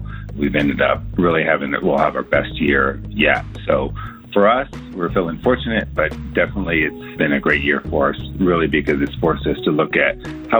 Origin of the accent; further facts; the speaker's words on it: Denver, Colorado, United States; I'm from Denver, Colorado.